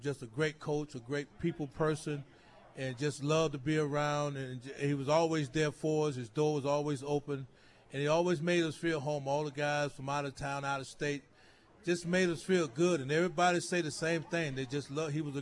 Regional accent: Illinois, United States; And I tell them I'm from Illinois.

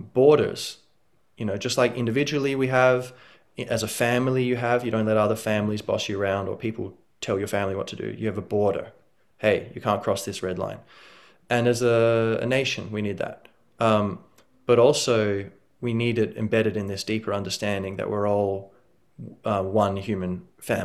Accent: Australia; accent: Australian; now in Ireland; I'm learning Irish. I'm Gaelic a Briste, my broken Irish. But I'm genetically Irish, but I sound Australian, and I'm raised in Australia. Well, I was raised in Australia, and so I am very different in that way.

